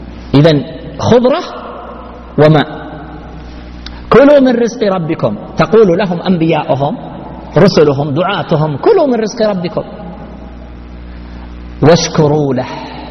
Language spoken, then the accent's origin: Arabic; Al-Qassim, Saudi Arabia; أذكر عندنا في القصيم مزارع كثيرة ذهبت المزارع لأن المياه ذهبت